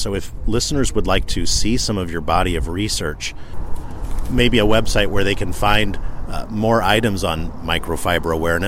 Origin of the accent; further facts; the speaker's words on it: United States; sometimes as an American, it can feel very frustrating to not be on the right page with the rest of the world.